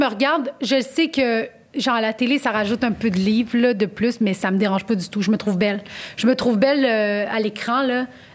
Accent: Montreal, Quebec, Canada; also born or lived in Saint-Jean-sur-Richelieu / Blainville; j'ai grandi à Montréal jusqu'à mes 11 ans. Après, j'étais allée à Saint-Jean-sur-Richelieu pendant 2 ans.

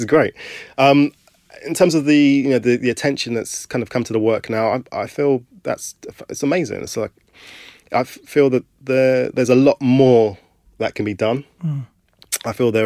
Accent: London, United Kingdom; I remember someone asking me, where am I from? And I said, I'm from London. I go, no, but where are you really from? I was born in Camberwell.

